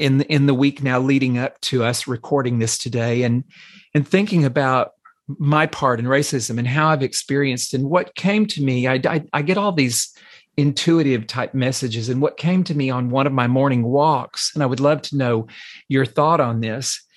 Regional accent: Texas, United States; I grew up here in the South in a rural community in Central Texas.

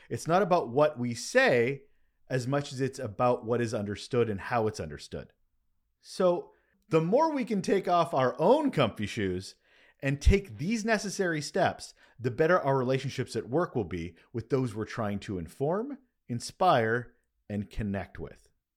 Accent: Canada; I am Canadian, don't you know?

